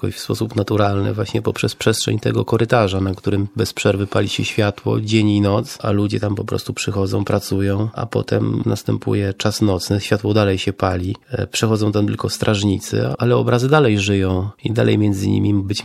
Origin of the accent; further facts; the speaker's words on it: Warsaw, Masovian Voivodeship, Poland; no ja mieszkam w Warszawie od urodzenia